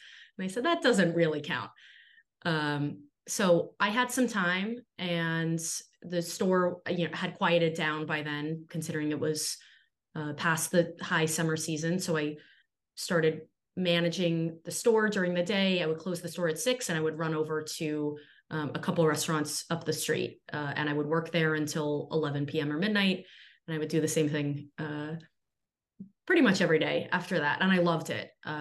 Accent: Massachusetts, United States; I grew up outside of Massachusetts. I'll skip over the first 18 years because they're not super salient. But I knew I wanted to experience something totally different from Metro Boston.

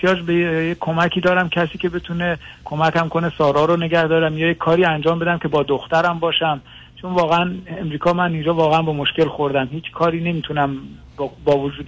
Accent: Iran; ما ایرانی هستیم

